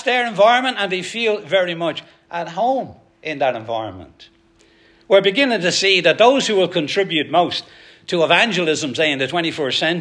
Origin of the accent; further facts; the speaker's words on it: Ireland; moved away; also born or lived in England; When I was in 1986, I emigrated from Ireland to England. And I used to I lived in Southall for about 8 years. That's West London.